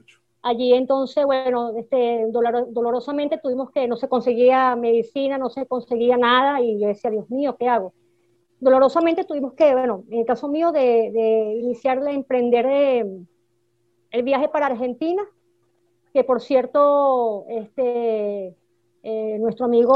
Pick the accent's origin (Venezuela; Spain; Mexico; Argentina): Venezuela; San Antonio de los Altos, Miranda; also born or lived in Caracas; yo de chiquitiquitica nací, bueno, por supuesto que nací en Caracas, pero me mudé para San Antonio de los Altos.